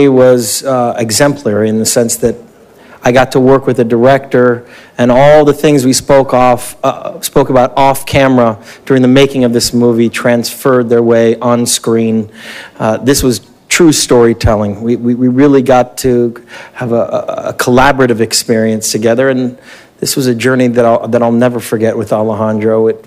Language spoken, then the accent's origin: English; Los Angeles, California, United States; I grew up in East Los Angeles. I was very close to the Hollywood studio system, but I felt detached from it my whole life.